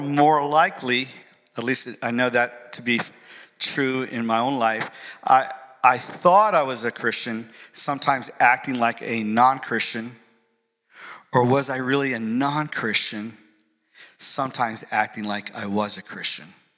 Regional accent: Bradenton, Florida, United States; also born or lived in Sarasota; And of course, we live in Florida. I'm from Sarasota, Florida, so I know what real fresh orange juice tastes like. The Tropicana factory is right there in Bradenton, my hometown.

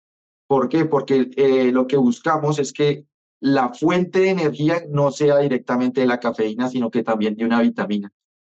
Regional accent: Colombia; somos colombianos y nuestra materia más popular, nuestro insumo más popular es el café.

